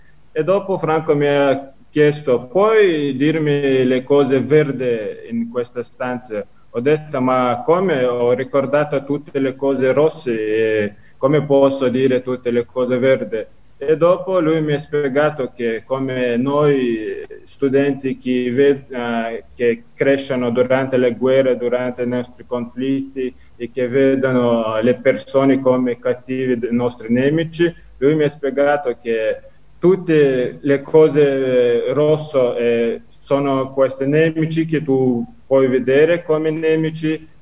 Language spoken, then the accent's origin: Italian; Chechnya, Russia; now in Italy; vengo dalla Cecenia, una repubblica di Russia. Sono studente di Rondine